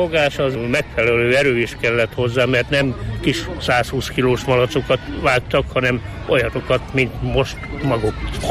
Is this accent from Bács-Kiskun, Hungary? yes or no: no; Szabolcs-Szatmár-Bereg, Hungary; én szabolcsi vagyok